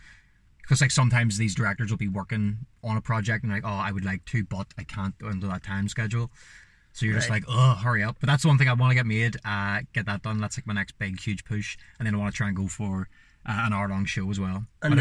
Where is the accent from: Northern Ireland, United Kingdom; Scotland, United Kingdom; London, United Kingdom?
Northern Ireland, United Kingdom; Belfast; Originally, up in Andersonstown. I was living there for like the last, 13 years, I think it was.